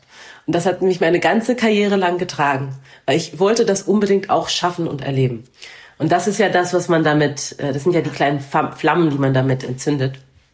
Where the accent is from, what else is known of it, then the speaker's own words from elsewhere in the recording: Berlin, Germany; ich hole die NBA nach Berlin, in meiner Heimatstadt